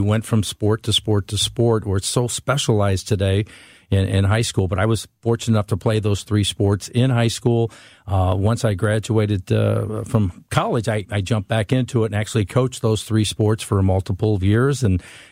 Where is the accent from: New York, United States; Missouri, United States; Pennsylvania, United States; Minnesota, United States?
Missouri, United States; St. Charles; But when I grew up in St. Charles, it was a small town, and it just blossomed.